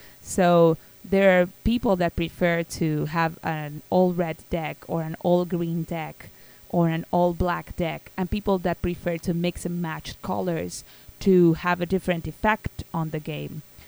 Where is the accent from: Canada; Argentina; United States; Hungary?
Argentina; I mean, I'm from Argentina, and there are tournaments in Argentina.